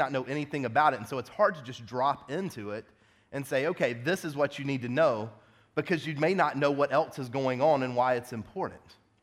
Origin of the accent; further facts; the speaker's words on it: South Carolina, United States; But I know I speak weird. I'm from South Carolina. I apologize.